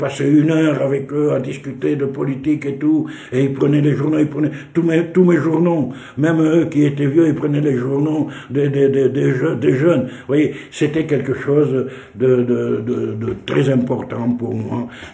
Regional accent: south of France, France; accent: Midi; parce que j'avais mon accent du Midi.

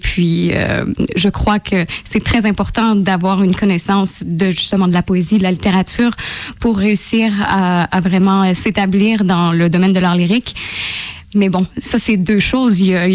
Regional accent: Quebec, Canada; accent: Québécois; Donc oui, mais je viens du Québec, du nord du Québec.

